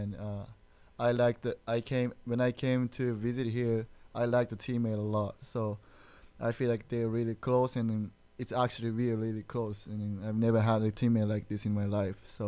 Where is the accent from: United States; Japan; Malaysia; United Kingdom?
Japan; Tokyo; because I am from Tokyo, Japan. So it relates to my country.